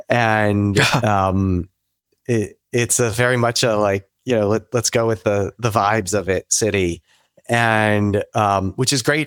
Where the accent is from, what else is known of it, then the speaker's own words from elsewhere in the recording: New Orleans, Louisiana, United States; also born or lived in Washington, D.C., United States; So I was born and raised in New Orleans